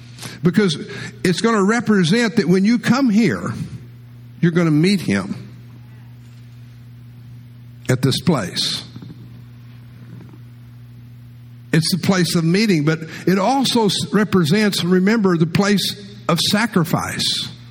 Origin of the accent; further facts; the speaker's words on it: Texas, United States; but I grew up in West Texas. I mean, I've been around places when they burned dead animals.